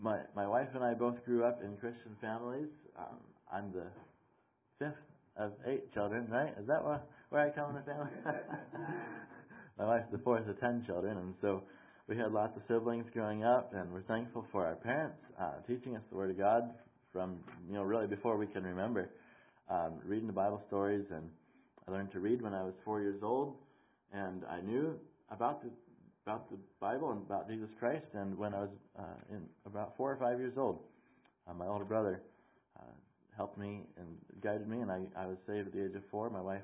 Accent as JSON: {"language": "English", "region": "New York", "country": "United States", "tie": "born or raised there", "said": "We have snow and ice up in upstate New York, where I'm from. I was telling someone earlier, where I grew up in New York, we're 8 hours from New York City."}